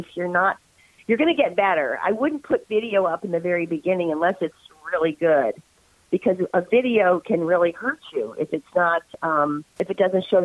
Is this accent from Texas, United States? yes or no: yes; Houston, Texas, United States; if anybody here from Houston is listening, I love working in my hometown.